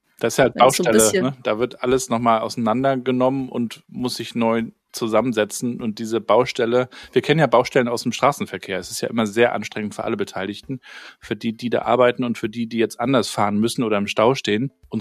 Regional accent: Northern Germany, Germany; Als Norddeutscher

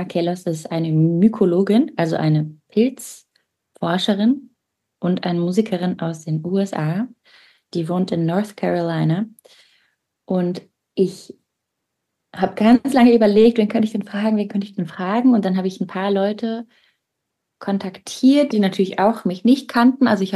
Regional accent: Leipzig, Saxony, Germany; moved away as an adult; also born or lived in Nice, France; now in Bern, Switzerland; Ich lebe in Bern, ich bin in Frankreich geboren, in Nizza und in Leipzig aufgewachsen. Und dann hat es mich vor 4 Jahren nach Bern verschlagen, eigentlich zum Austausch im Studium.

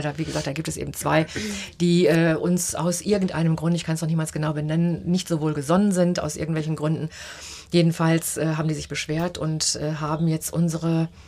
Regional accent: Germany; ich komme aus dem Mutterland der Mülltrennung.

